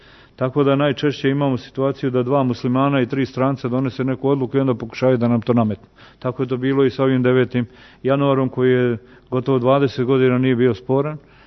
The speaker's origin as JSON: {"language": "Serbian", "region": "Republika Srpska", "country": "Bosnia & Herzegovina", "said": "ja dolazim iz Republike Srpske i mi ovdje, ja predstavljam ovaj narod i ovaj narod je ponosan, što pripada jedinstvenom srpskom narodu i mi živimo jedinstven identitet."}